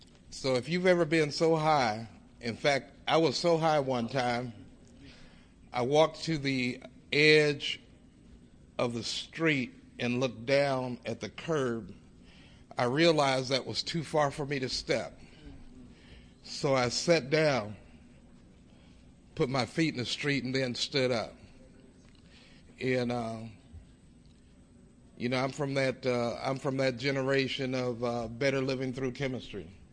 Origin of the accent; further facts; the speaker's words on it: Denver, Colorado, United States; I'm an addict. And I'm from the Mile High area, which is in the Colorado region. Mile High is most of the Denver metro area.